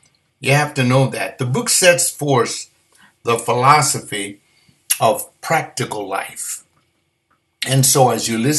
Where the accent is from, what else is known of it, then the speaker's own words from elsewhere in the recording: United States; I'm doing better than most people that live all over the globe, because I'm an American and I'm here.